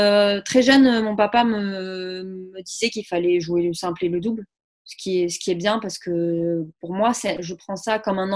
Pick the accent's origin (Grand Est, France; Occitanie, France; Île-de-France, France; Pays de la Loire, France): Occitanie, France; Saint-Gaudens; C'était chez moi à Saint-Gaudens.